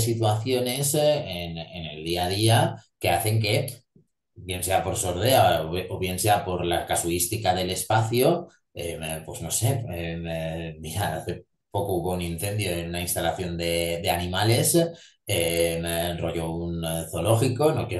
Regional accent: Valencia, Valencian Community, Spain; nosotros somos de Valencia, ¿no?

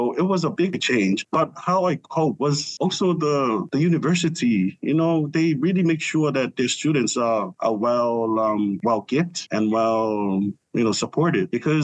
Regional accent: Samoa; English is a second language; Yeah, I grew up in Samoa. So I was born and raised here in the islands of Samoa.

